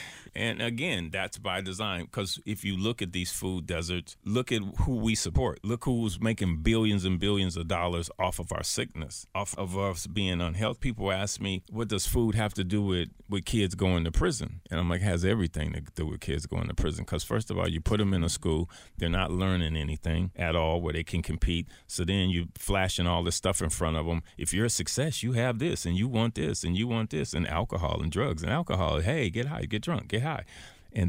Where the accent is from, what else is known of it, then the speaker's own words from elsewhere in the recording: Los Angeles, California, United States; Yeah, I grew up in Florence and Normandy, Florence and Butlong. Yep.